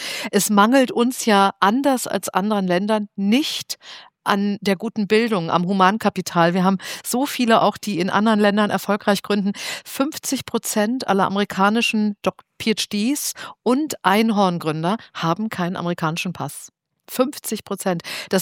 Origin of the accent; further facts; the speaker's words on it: Kiel, Schleswig-Holstein, Germany; meine Heimatstadt Kiel plant eine Straßenbahn bis 2034.